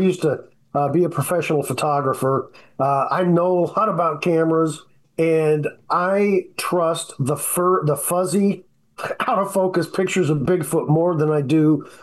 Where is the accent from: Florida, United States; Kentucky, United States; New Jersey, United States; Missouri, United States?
Missouri, United States; Kansas City; For anybody out there thinking I'm a bandwagon guy, I'm from the Kansas City area.